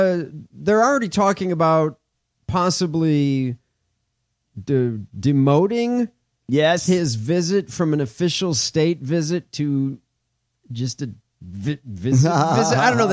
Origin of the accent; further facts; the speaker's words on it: Scotland, United Kingdom; No, that would be the Scottish. That orange cunt doesn't. But, I'm from Scotland.